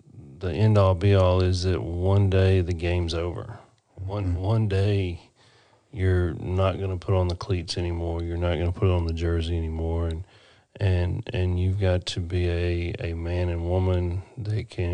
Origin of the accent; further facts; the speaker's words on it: Barnesville, Georgia, United States; I'm originally from Georgia. Grew up in Georgia and a little town called Barnesville. It's about an hour south of Atlanta and 30 minutes north of Macon.